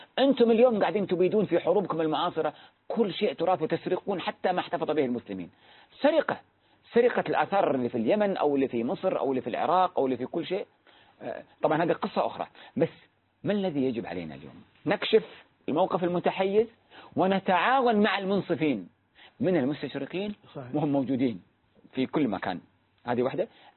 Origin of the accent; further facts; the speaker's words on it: Kuwait; يروح عندنا بالكويت